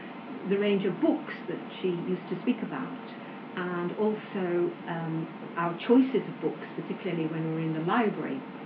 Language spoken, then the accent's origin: English; Wales, United Kingdom; first language Welsh; English is a second language; I couldn't speak English until I was 8, and therefore. Although my parents spoke English, but at home we spoke Welsh, and most of their friends were Welsh.